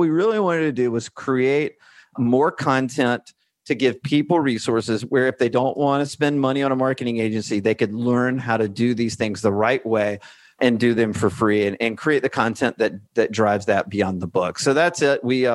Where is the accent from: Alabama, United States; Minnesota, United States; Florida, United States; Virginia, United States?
Alabama, United States; Listen, I grew up in Alabama, right?